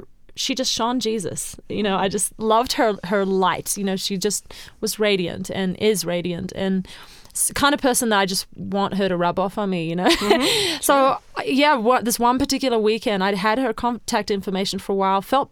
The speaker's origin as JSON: {"language": "English", "town": "Sydney", "region": "New South Wales", "country": "Australia", "tie": "born or raised there", "said": "I met her when I was about 2 in Sydney, Australia, which was my hometown"}